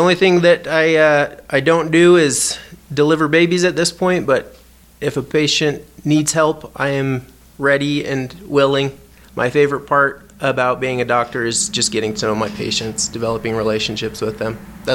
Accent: Oklahoma, United States; So I grew up in Oklahoma, so I'm a Midwesterner at heart.

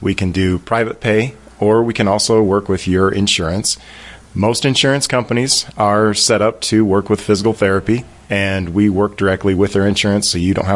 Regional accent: Afton, Wyoming, United States; also born or lived in Idaho; So, yeah, I grew up in Afton on Allred Road. I've built a house back on my family's land and moved away for a little while, went to college, and ended up in Idaho.

